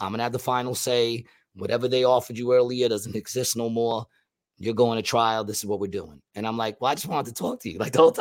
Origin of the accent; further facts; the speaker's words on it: New York, United States; Listen, I'm from New York.